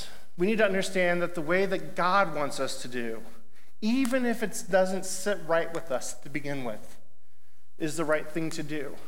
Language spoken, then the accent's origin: English; Kentucky, United States; also born or lived in Ohio; I was born in Ohio. We moved here from Ohio. I grew up in Kentucky, and there are two sports in Kentucky.